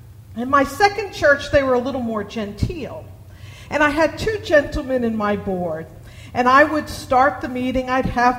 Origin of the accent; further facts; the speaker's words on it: New York, United States; Then I would get tough because, after all, I am a New Yorker